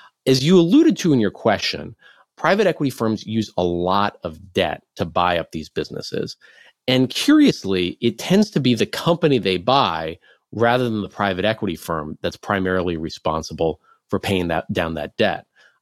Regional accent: Midwest, United States; So Shopko, as you alluded to, was a fairly beloved regional retailer where I grew up in the Midwest.

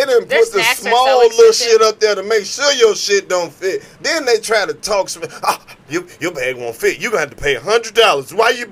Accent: Mississippi, United States; Yeah, I'm from Mississippi.

